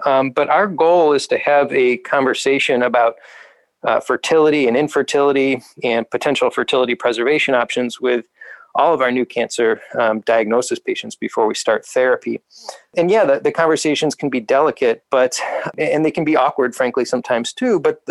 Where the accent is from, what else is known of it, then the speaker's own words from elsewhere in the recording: Ohio, United States; I grew up in Northeast Ohio myself. I've been in Ohio throughout my training.